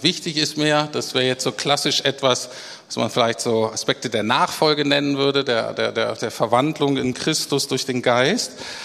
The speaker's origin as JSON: {"language": "German", "region": "Bremen", "country": "Germany", "tie": "born or raised there", "said": "wie ich aufgewachsen bin als guter Norddeutscher, ich bin Bremer und nicht so wie in Berlin, ne, wo man, in Bremen sind fast alle Werder-Fans."}